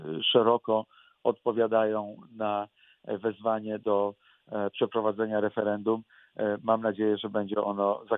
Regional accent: Wrocław, Lower Silesian Voivodeship, Poland; born there; Ja mówię z perspektywy wrocławianina. Urodziłem się w tym pięknym mieście.

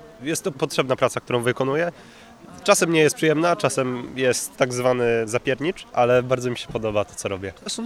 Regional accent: Wrocław, Lower Silesian Voivodeship, Poland; jestem licealistą z Wrocławia, z centrum.

